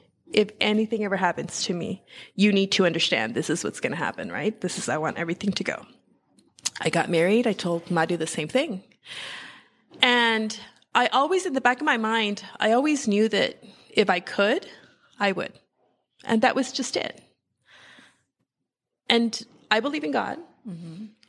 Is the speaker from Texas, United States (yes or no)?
yes; El Paso, Texas, United States; now in Los Angeles, United States; So I am born here in LA.